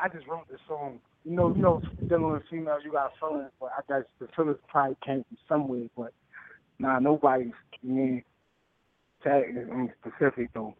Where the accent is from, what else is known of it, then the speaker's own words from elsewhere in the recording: Jersey City, New Jersey, United States; Jersey City. I'm from Lafayette Projects. That's where I was born at, Jersey City.